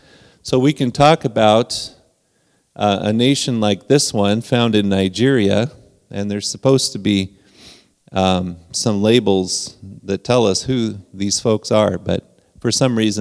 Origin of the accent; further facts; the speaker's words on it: Peru; So I think most of you know that I grew up in Peru, South America, right?